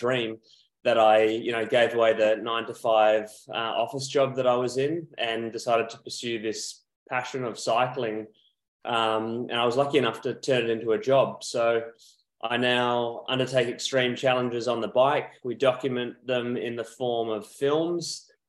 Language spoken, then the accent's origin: English; Australia; now in Spain; So I'm an Australian. I am 34 years old. I'm living in Spain